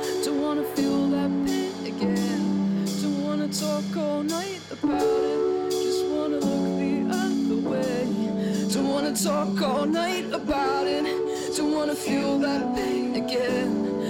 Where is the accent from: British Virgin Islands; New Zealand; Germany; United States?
New Zealand; Nelson; now in Auckland, New Zealand; No, we're from Nelson actually, but we're sort of Auckland-based now.